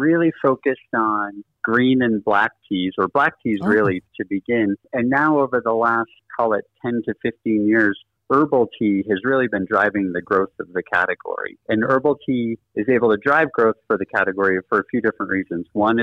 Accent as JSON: {"language": "English", "region": "Northeast", "country": "United States", "tie": "born or raised there", "said": "growing up in the Northeast, it was common to come in from an afternoon of sledding and have a hot cup of tea."}